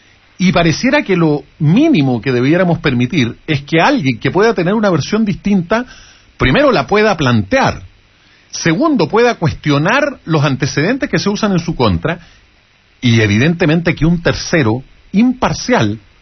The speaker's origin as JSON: {"language": "Spanish", "country": "Chile", "said": "donde están los problemas de nosotros como chilenos."}